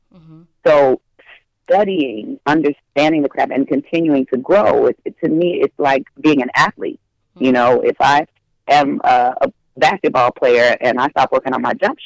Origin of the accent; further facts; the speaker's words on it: Colorado, United States; So growing up in Colorado, not a lot of performing arts school options at that time.